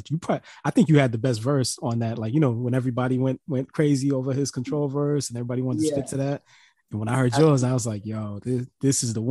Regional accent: New York City, New York, United States; it's kind of depressing as a New Yorker, because we grew up on

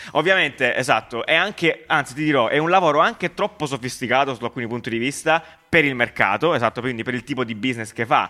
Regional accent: Naples, Campania, Italy; Sono napoletano semplice.

